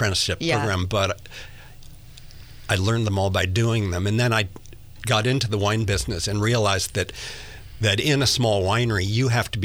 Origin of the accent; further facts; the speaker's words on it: Mill Valley, California, United States; I grew up in Mill Valley.